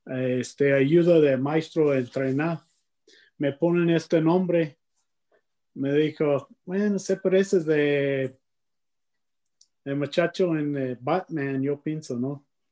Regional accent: Texas, United States; Pero yo soy de Texas.

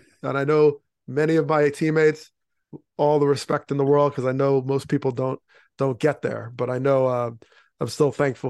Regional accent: New York, United States; Well, I grew up outside of New York City.

